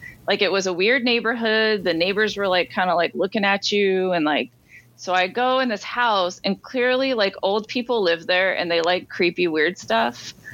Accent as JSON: {"language": "English", "region": "California", "country": "United States", "said": "Again, I'm from California."}